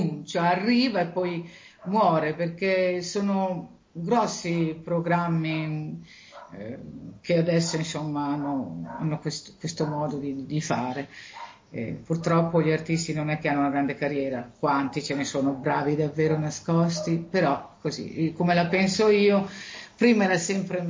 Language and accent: Italian; Lombardy, Italy; born there; nella terra mia dove sono nata, nel Mantovano